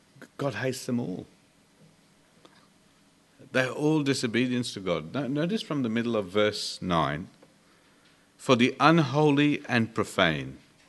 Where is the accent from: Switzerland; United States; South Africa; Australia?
Australia; Dulwich Hill, New South Wales; You're probably wishing I didn't know what it meant, but I grew up in Dulwich Hill, folks, I did.